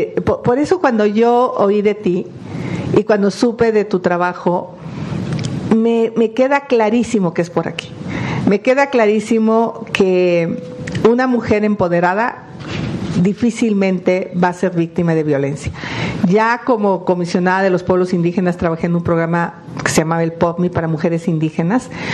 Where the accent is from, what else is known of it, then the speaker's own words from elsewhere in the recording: Hidalgo, Mexico; born there; Yo nací en el Valle del Mezquital, en una pobreza tremenda.